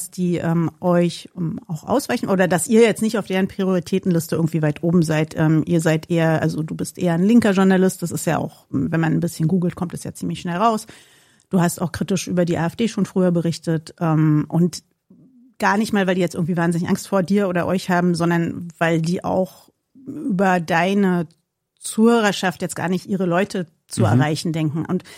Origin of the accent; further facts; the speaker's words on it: East Berlin, Berlin, Germany; Ich komme aus Ost-Berlin, ist vielleicht wichtig für das, was wir nachher besprechen auch.